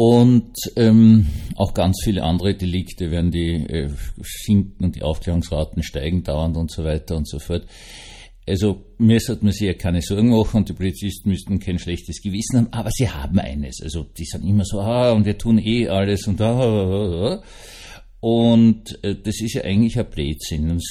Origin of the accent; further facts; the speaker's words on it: Vienna, Austria; Also ich als Wiener ja auch vor die Preisen, nicht?